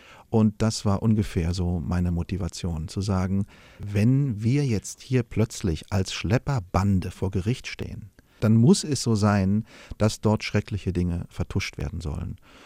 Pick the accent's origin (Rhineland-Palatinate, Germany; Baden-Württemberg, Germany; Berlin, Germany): Berlin, Germany; born there; Ich bin ja in West-Berlin geboren deshalb, weil meine Eltern als Jugendliche schon aus der DDR geflohen sind, aufgrund politischen Drucks tatsächlich.